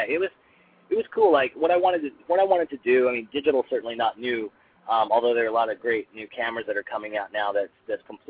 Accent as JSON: {"language": "English", "region": "the South", "country": "United States", "tie": "born or raised there", "said": "my first film, Lightning Bug, is a semi-autobiographical film about me growing up in the South, and it's a very heartfelt sort of movie."}